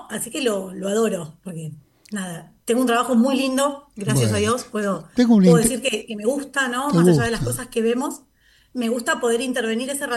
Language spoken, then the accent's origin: Spanish; Mar del Plata, Buenos Aires Province, Argentina; Yo soy de Mar del Plata.